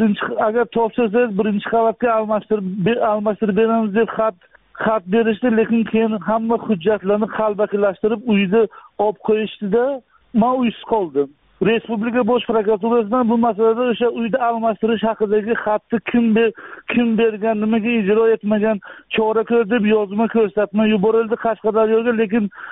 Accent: Koson District, Kashkadarya Region, Uzbekistan; born there; Men 1977-yil Koson tumanida tug'ilganman.

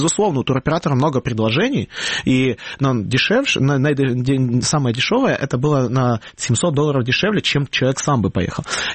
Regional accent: Ukraine; вот я не мог сказать, что я украинец

